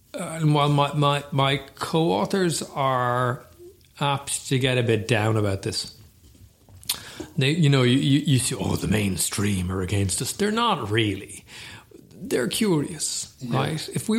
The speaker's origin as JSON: {"language": "English", "country": "Ireland", "said": "I mean, we are Irish, right? We are definitely the winners"}